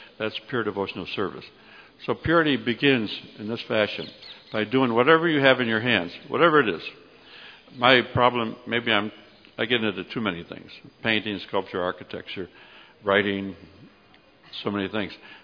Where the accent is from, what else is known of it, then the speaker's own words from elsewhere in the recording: New York, United States; I've gone back to my hometown, upstate New York.